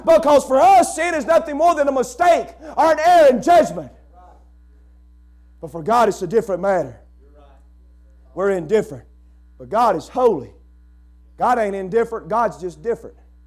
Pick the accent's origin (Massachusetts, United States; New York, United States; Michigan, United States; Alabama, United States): Alabama, United States; I want to tell you what Bear Bryant said since I'm known from Alabama.